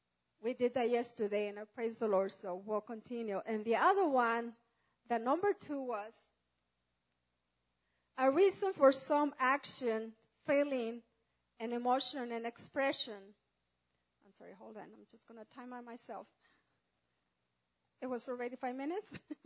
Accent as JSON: {"language": "English", "country": "Mexico", "said": "I learned the values where I came from. I'm from Mexico"}